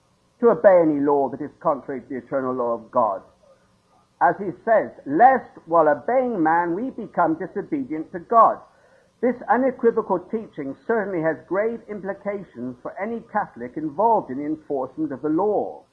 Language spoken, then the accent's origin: English; United Kingdom; but I'm afraid you won't forgive me for being British.